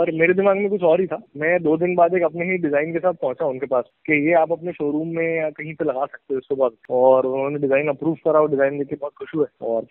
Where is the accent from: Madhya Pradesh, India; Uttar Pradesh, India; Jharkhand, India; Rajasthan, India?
Madhya Pradesh, India; Indore; तो पहला प्रोजेक्ट ऐसे मिला कि मैं इंदौर से हूँ, मैं शायद बताना भूल गया। तो इंदौर में एक मॉल खुला था